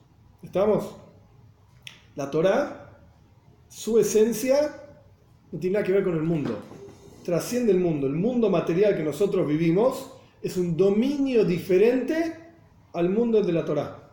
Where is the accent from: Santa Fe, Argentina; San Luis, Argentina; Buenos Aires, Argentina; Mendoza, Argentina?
Buenos Aires, Argentina; Yo nací ahí, soy porteño, nací en Capital Federal, ni siquiera se llamaba Gran Ciudad de Buenos Aires, Capital Federal. Yo soy argentino, me guste o no me guste. Soy judío, también me guste o no me guste, y en realidad viene primero judío que argentino